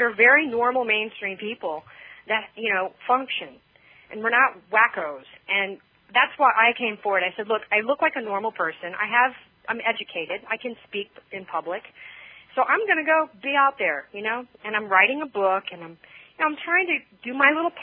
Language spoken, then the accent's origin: English; Louisiana, United States; You know, and I grew up in Louisiana. There's a lot of humidity there.